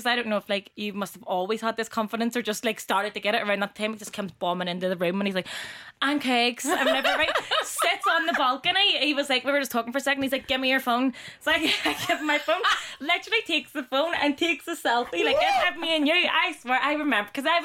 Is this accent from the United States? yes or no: no; Belfast, Northern Ireland, United Kingdom; For anyone that doesn't follow me, I'm 25. I'm from Belfast. Ooh. I'm from West Belfast now, but I was born in North Belfast.